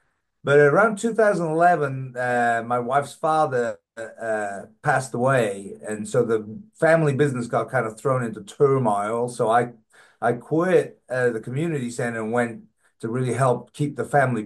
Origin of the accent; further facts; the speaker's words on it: Wales, United Kingdom; moved away as an adult; now in United States; I came over from Wales working on cruise ships, and then married in '94. Went to Mississippi, Biloxi, Mississippi, when they were opening gaming down there.